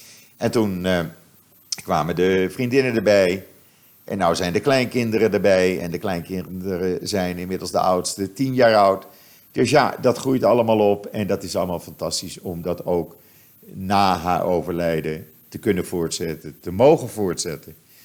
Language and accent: Dutch; Netherlands; En ik vind, het is om je rot te schamen toch, als Nederlander.